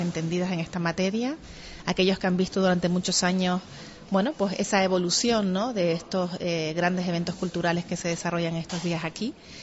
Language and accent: Spanish; Artenara, Canary Islands, Spain; estuve en Artenara, en mi pueblo, el otro día